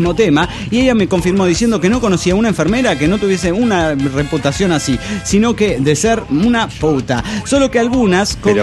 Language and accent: Spanish; Cochabamba, Bolivia; Soy el juguetero de Cochabamba, Bolivia.